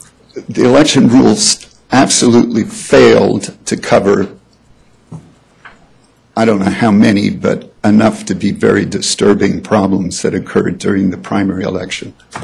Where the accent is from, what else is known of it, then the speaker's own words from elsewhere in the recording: Boulder, Colorado, United States; I'm from Boulder, Colorado.